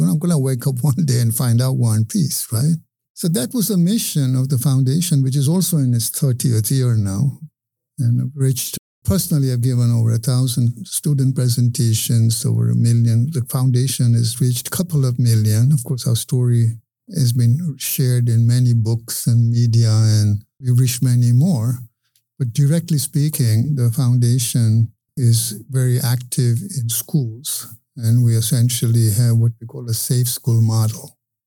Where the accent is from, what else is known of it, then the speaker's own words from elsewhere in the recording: England, United Kingdom; now in United States; I grew up in England, which is a lot less violent than we are.